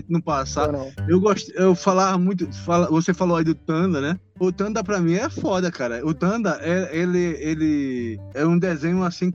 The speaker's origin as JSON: {"language": "Portuguese", "town": "Maceió", "region": "Alagoas", "country": "Brazil", "said": "nós somos do Nordeste, desse país maravilhoso, mas precisamente na cidade de Maceió, Alagoas, né?"}